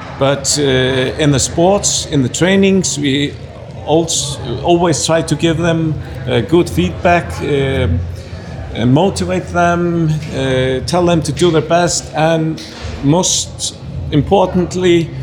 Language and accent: English; Iceland; English is a second language; I am from Iceland and I'm a coach on this tournament.